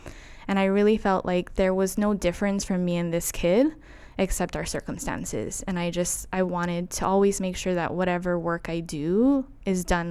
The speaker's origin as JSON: {"language": "English", "town": "Waianae", "region": "Hawaii", "country": "United States", "tie": "born or raised there", "also_born_or_lived": "Oahu", "said": "So I was raised in Waianae, but I went to school all the way out at Sacred Hearts in Kaimuki."}